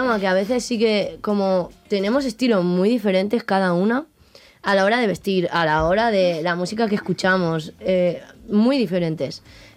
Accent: Cornellà, Catalonia, Spain; Yo soy de Cornellá.

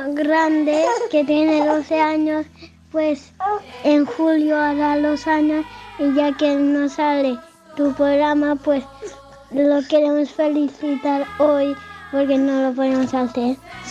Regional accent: Olot, Catalonia, Spain; Y somos de Olot.

